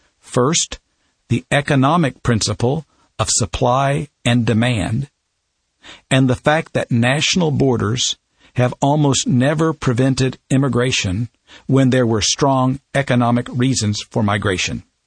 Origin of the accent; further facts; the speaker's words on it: Oklahoma, United States; As you know, I come from Oklahoma, where last year some very harmful legislation was enacted